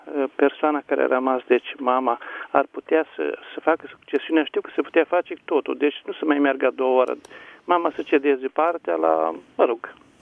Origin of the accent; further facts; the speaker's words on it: Suceava, Suceava County, Romania; sunt din Suceava.